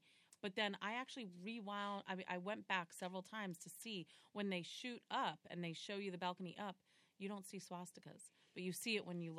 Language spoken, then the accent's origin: English; New York City, New York, United States; born there; I was born in Manhattan.